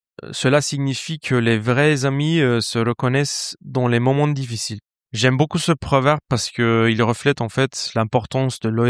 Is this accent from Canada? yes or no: no; Istanbul, Turkey; moved away as an adult; now in Lyon, France; Je viens de la Turquie, Istanbul.